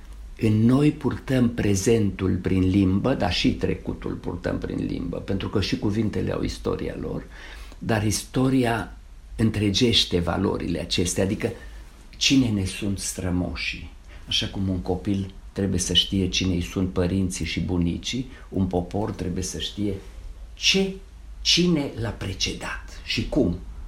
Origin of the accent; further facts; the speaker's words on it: Romania; Fără limba română nu suntem români.